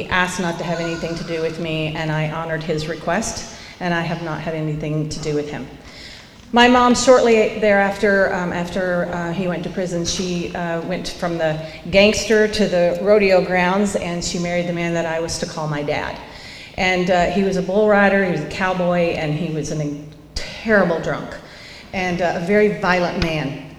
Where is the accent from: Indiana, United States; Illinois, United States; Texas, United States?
Texas, United States; Lubbock; now in Dallas, United States; I just moved back to Dallas. I'm from Texas. I'm from Lubbock, Texas, and I have been away for 23 years, and I just moved home 4 weeks ago